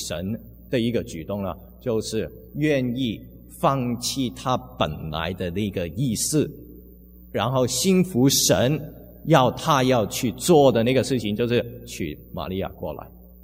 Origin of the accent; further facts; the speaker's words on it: United States; 所以我们美国人都很清楚啊